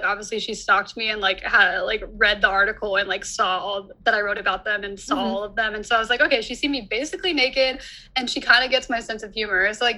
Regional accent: California, United States; The Bay Area, California.

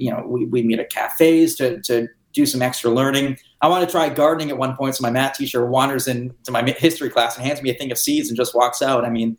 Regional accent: Plymouth, Massachusetts, United States; I grew up in Plymouth, Massachusetts, decent area.

